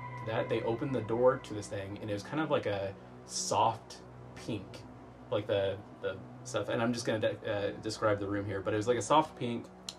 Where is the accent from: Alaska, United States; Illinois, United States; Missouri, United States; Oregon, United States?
Oregon, United States; Hood River; I grew up in Hood River, and my family, we moved around a lot, just, you know, paycheck to paycheck kind of thing.